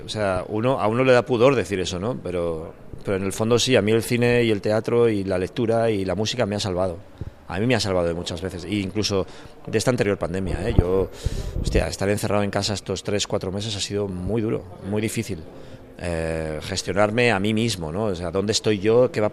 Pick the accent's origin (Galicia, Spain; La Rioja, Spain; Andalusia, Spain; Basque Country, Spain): La Rioja, Spain; Albelda de Iregua; hay tres chicos de mi pueblo Albel de Iregua, están estudiando arte dramático en Madrid